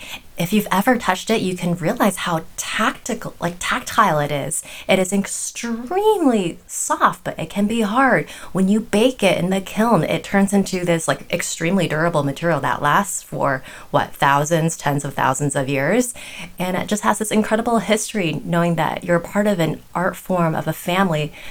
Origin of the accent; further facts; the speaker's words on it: United States; I grew up in the States.